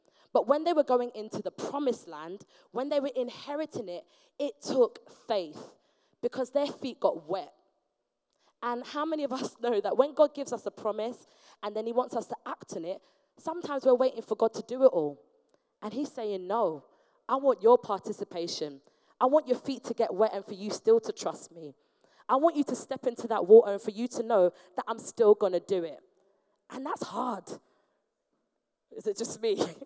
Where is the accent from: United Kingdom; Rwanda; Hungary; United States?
United Kingdom; Hackney, London; One-bedroom bungalow, similar to what I grew up in Hackney. It was like two-bedroom bungalow.